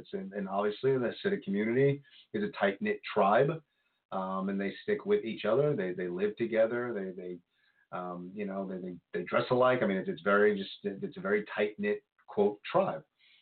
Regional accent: Congers, New York, United States; You know, it was weird because like Congers, I grew up in Congers, and Congers was much more Christian Catholic kind of vibe, and New City was more Jewish.

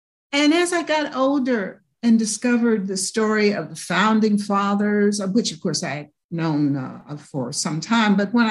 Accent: Louisville, Kentucky, United States; born there; Well, yes, I was born in the Jim Crow South in Louisville, Kentucky.

